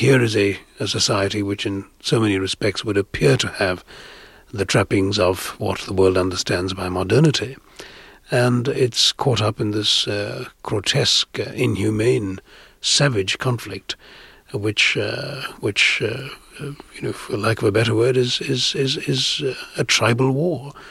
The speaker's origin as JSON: {"language": "English", "country": "India", "tie": "born or raised there", "said": "It's the defining experience of my life was growing up in India"}